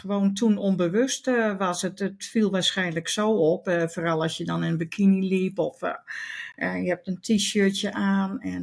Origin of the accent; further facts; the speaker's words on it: Hoogeveen, Drenthe, Netherlands; Hogeveen, ja, ik kom uit Hogeveen.